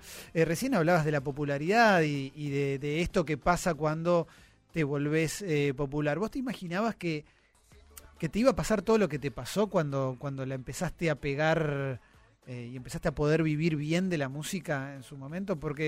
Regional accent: Caballito, Buenos Aires, Argentina; Yo soy de Caballito

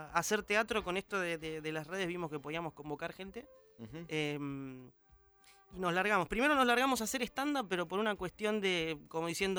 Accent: La Plata, Buenos Aires Province, Argentina; Yo soy de la ciudad de La Plata, sí.

